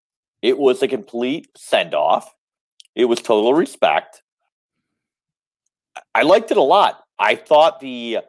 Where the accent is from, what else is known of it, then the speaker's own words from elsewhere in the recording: Detroit, Michigan, United States; I was a little Hulkamaniac as a kid. I'm from Detroit.